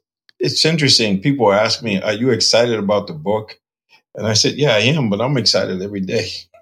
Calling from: Winthrop, Massachusetts, United States; I'm recording from Winthrop, Massachusetts, right next to Logan Airport. It borders East Boston and Revere, I believe.

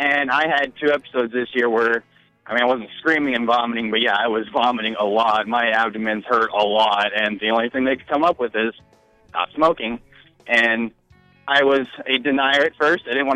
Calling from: Omaha, Nebraska, United States

